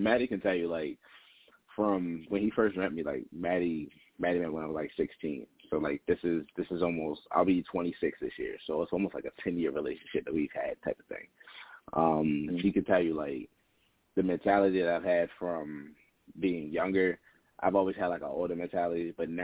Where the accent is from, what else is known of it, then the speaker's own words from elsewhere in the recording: Baltimore, Maryland, United States; I'm from Baltimore. I'm from Baltimore.